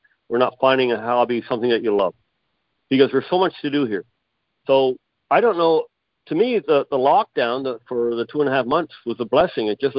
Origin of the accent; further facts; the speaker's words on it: Canada; I'm Canadian.